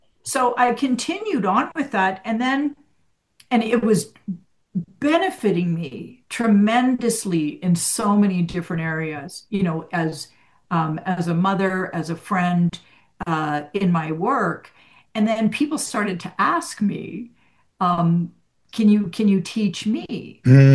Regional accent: Edmonton, Alberta, Canada; as a child, I grew up in Edmonton, Alberta, Canada, where it's really cold in the winters.

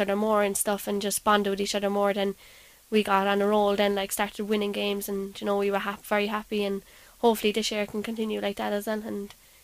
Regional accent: Cork, Munster, Ireland; it was great just to play in my hometown and have all my family and friends out there supporting me

